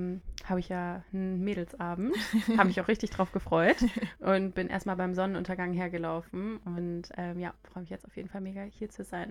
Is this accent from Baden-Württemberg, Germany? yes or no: yes; Freiburg, Baden-Württemberg, Germany; Ich komme auch aus Freiburg und bin 27 Jahre alt. Mama von 2-jährigen Zwillingen